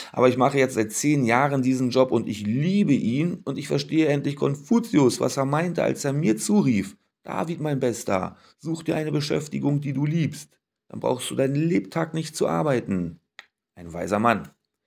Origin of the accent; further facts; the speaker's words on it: Berlin, Germany; Ich bin gebürtiger Berliner in mindestens fünfter Generation.